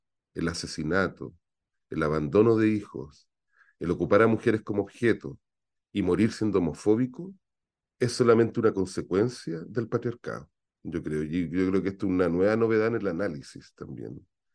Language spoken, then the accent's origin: Spanish; Chile; moved away; Yo vengo de un tiempo en que los colas éramos arrestados por el hecho de ser cola. Yo por eso me fui de Chile, de hecho.